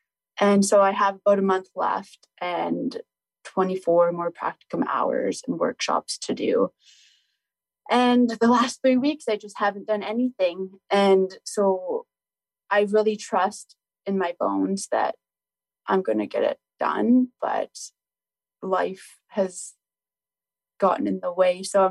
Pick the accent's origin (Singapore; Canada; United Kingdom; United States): Canada; British Columbia; now in Victoria, Canada; I'm originally from Northern British Columbia, where it's cold, long winter.